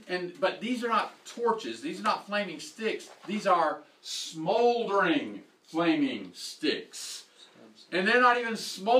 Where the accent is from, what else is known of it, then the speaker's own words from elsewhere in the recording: Alabama, United States; See, now I grew up in Alabama, and there we said Shear Jashub.